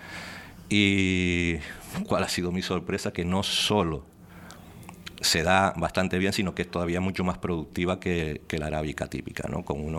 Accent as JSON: {"language": "Spanish", "region": "Canary Islands", "country": "Spain", "said": "tenemos que estar orgullosos como canarios de que tenemos un café espectacular para exportarlo a toda Europa"}